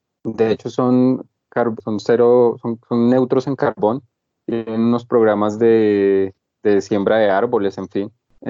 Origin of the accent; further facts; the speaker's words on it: Facatativá, Cundinamarca, Colombia; born there; moved away as an adult; now in Bogotá, Colombia; nací en Facatativá. Más o menos a los 20, 21 años me trasladé a Bogotá por un sueño de estudiar cocina